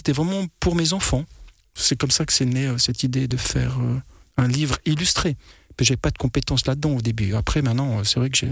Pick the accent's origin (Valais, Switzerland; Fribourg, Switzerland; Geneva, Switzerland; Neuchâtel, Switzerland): Valais, Switzerland; Mottec; je viens aussi du Val d'Anniviers, où là, il y a toute cette culture du conte un peu ancestrale. J'ai toujours été bercé, j'ai toujours beaucoup aimé ces veillées, parce que je viens de Motec, c'est vraiment un endroit très perdu dans le Val d'Anniviers.